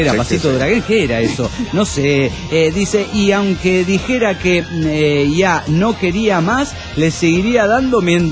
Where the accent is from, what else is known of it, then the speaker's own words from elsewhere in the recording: Mexico; del México.